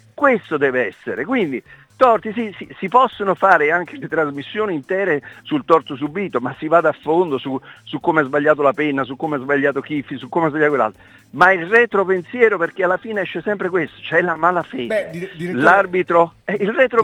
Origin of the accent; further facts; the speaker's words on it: Naples, Campania, Italy; io non ci credo più a questo vittimismo, perdonatemi, ma lo dico da napoletano.